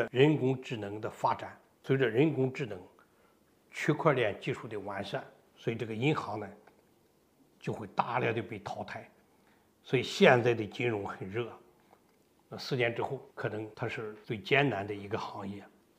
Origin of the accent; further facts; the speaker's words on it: Shandong, China; 就像我山东人对山东的情况相对就比较了解